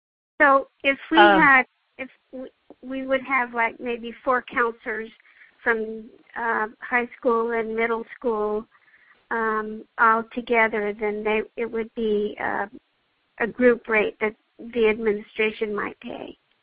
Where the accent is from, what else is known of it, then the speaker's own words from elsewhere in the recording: Gainesville, Florida, United States; I'm from Gainesville, Florida.